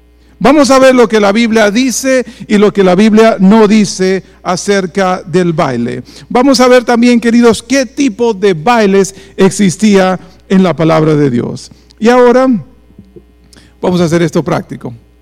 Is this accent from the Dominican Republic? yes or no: yes; Dominican Republic; en nuestro idioma dominicano, y Mile que está aquí no me dejará mentir que somos dominicanos